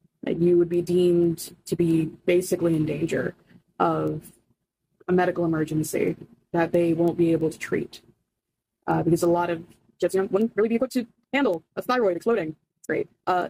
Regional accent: Florida, United States; And I come from a very conservative state. I come from Florida.

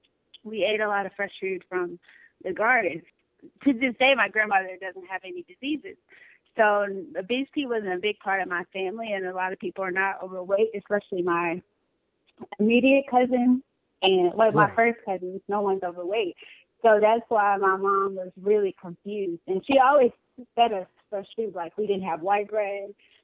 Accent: Vicksburg, Mississippi, United States; I grew up in Vicksburg, Mississippi.

